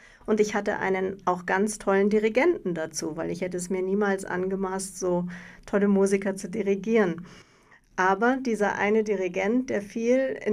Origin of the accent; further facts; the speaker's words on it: Munich, Bavaria, Germany; ich bin in Schwabing aufgewachsen und da steht auch das Theater der Jugend.